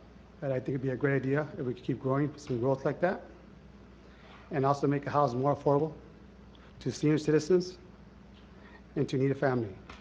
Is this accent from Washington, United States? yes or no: yes; Othello, Washington, United States; I've been a resident since I was born in Othello.